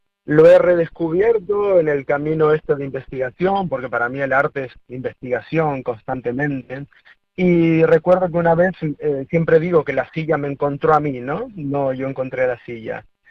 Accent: Argentina; now in Spain; llevar un tiempo viviendo aquí en España y ser de Argentina. Quería llevar mi arte como representando de donde soy, ¿no?

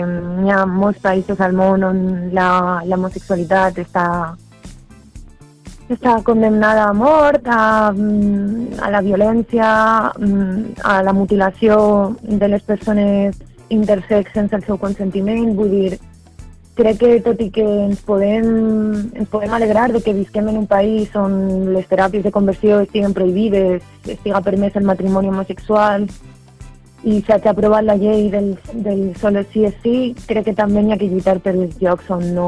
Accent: Valencia, Valencian Community, Spain; i jo de València.

